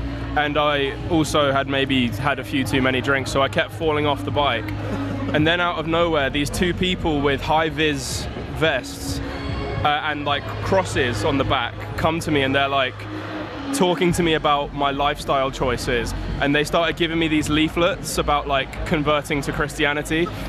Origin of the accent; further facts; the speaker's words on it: United Kingdom; Obviously, the weather for us as British people is quite dangerous.